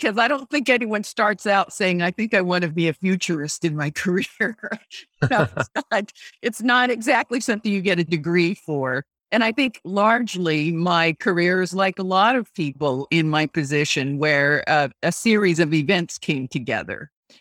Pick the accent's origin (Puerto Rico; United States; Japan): Japan; Whether it was my background of growing up in Japan and then experiencing the Vietnam War through my father's work